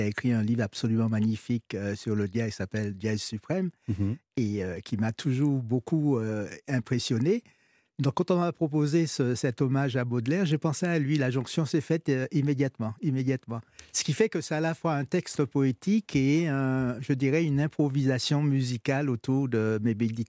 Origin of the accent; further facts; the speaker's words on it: French Antilles, France; Donc je suis des Antilles